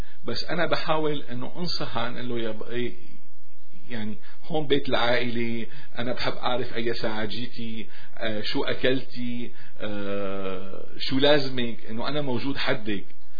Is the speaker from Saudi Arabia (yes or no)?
no; Syria; moved away; فهيدي اصولنا نحن كسوريين كعرب.